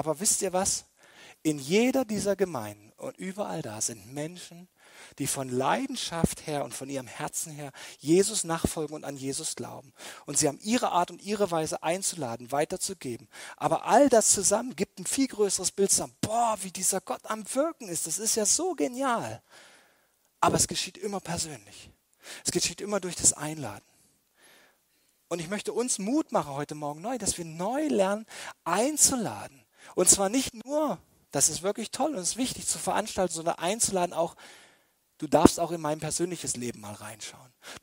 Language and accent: German; East Germany, Germany; Für mich als Ossi der absolute Kulturschock.